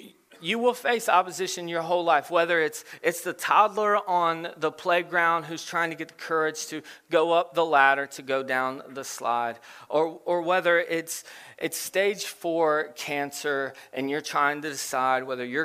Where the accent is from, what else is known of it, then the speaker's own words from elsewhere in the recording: Cincinnati, Ohio, United States; I grew up in Cincinnati as a Steelers fan.